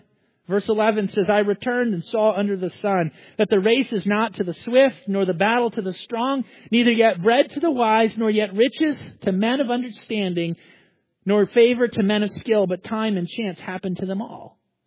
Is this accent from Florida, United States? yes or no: yes; Florida, United States; also born or lived in Ghana; now in Maryland, United States; You know, in Maryland, we actually have four seasons. When I grew up in Florida, we didn't have four seasons.